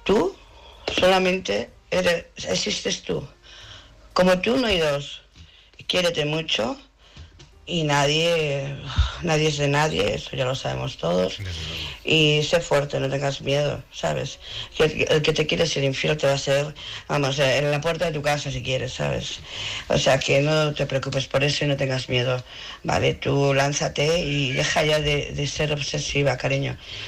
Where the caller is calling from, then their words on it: Barcelona, Catalonia, Spain; Hola, buenas noches. … de Barcelona.